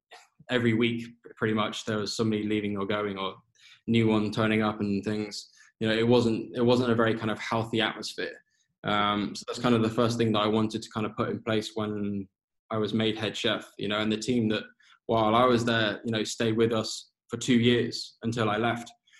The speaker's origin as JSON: {"language": "English", "region": "England", "country": "United Kingdom", "said": "my wife's Danish and obviously I'm English"}